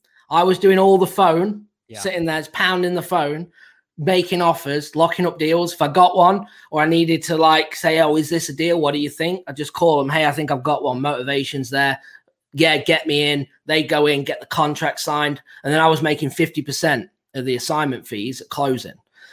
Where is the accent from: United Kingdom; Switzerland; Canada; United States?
United Kingdom; England; I'm from England. You know, I've just got here, new to real estate.